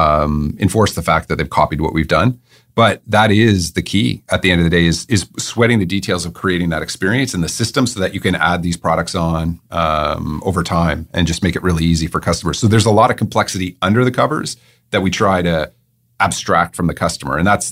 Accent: Waterloo, Ontario, Canada; born there; I was born in Waterloo.

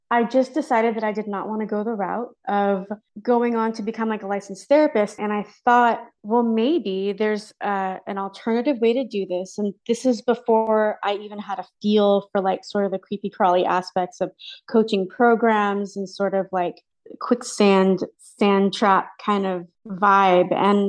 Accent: Ashland, Oregon, United States; I moved from Ashland, Oregon, Southern Oregon.

